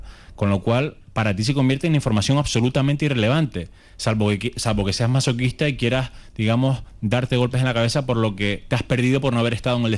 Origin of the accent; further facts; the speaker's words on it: Canary Islands, Spain; Los dos socios somos canarios y residentes en esta ciudad.